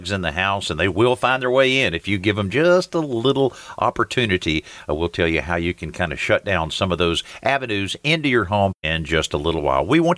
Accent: Marianna, Florida, United States; the shows we did down in my hometown of Marianna, Florida

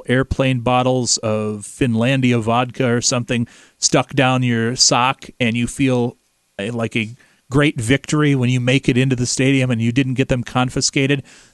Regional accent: DeWitt, Iowa, United States; which I'm from DeWitt

